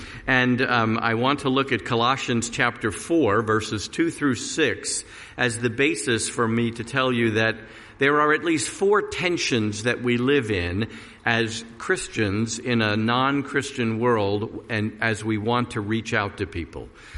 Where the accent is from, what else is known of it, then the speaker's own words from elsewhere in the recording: New York, United States; accent: New York; And I'm originally from New York, and I've kind of lost my New York accent, but I can turn it back on if you want me to.